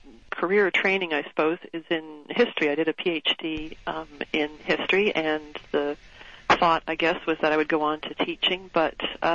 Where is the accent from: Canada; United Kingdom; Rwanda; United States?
Canada; Toronto, Ontario; I'm actually from Toronto